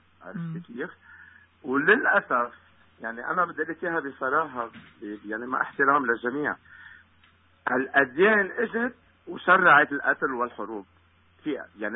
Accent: Lebanon; أنا لبناني، عشت الحرب كلها.

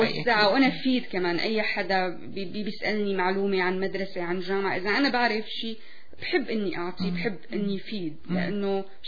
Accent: Syria; now in Canada; أنا سورية

